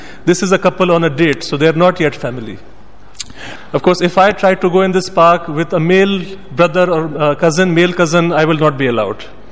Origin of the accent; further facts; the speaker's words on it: Pakistan; they immediately want to help me as a Pakistani in a strange city.